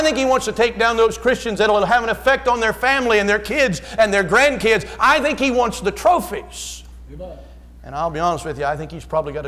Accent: United States; We take everything for granted in this country. That's part of, I guess, being an American.

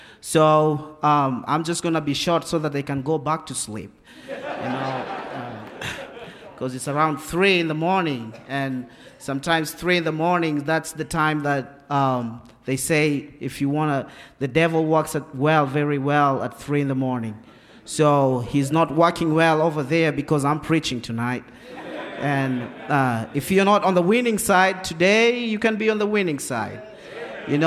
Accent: Kenya; I'm from Kenya, and you all know me. And if you don't know me … all the way from Kenya, Africa.

